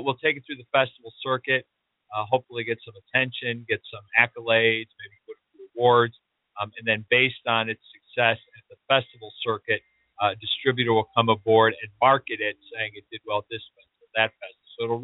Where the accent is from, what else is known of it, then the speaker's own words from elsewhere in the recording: Chicago, Illinois, United States; I grew up in Chicago.